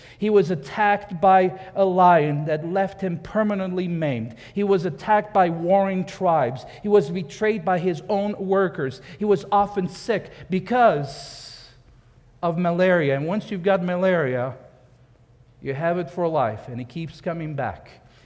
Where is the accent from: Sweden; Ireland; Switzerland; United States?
Switzerland; My home country, Switzerland.